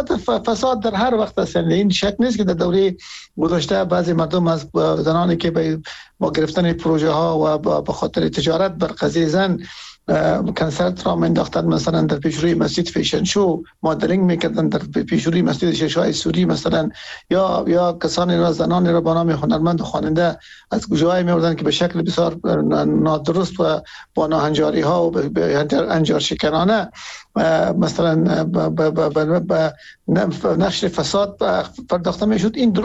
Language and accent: Persian; Afghanistan; ما همه از افغانستان هستیم